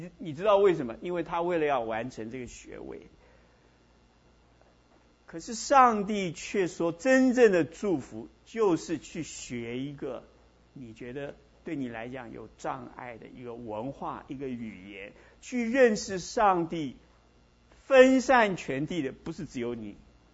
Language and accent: Chinese; China; 我们中国人讲福，那是很容易懂的